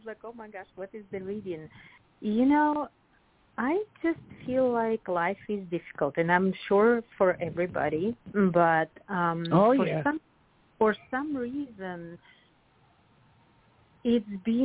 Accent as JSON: {"language": "English", "country": "Russia", "second_language": "English", "moved": "yes", "lives_now": "Boston, United States"}